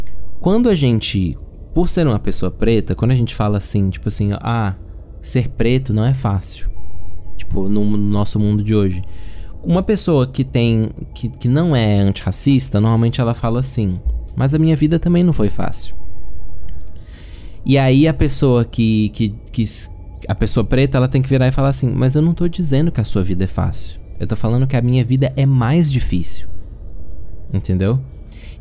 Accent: Brazil; E aí, ter que ouvir esse tipo de gente falando sobre isso, sendo brasileira, já me causa um asco, entendeu?

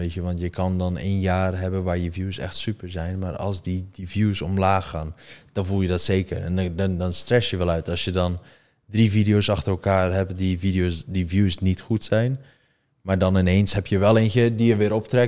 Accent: Netherlands; Maar dat is niet wat ik denk als Nederlander dat ik aan Chinese Engels ga leren.

